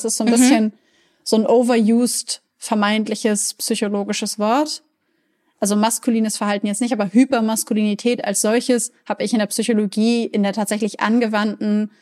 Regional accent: Hanover, Lower Saxony, Germany; aber ich komme ja aus Hannover, da gibt's das.

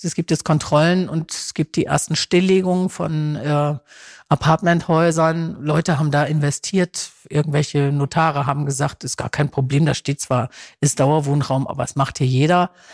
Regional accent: Germany; Und ich komme ja nun mal von dieser Nordseeinsel, auf der ich auch immer war und meine Eltern besucht habe

